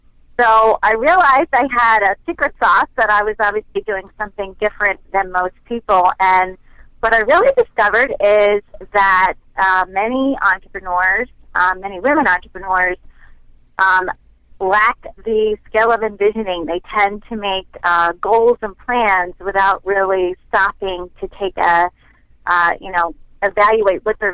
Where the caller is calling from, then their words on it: New Jersey, United States; I am calling from New Jersey.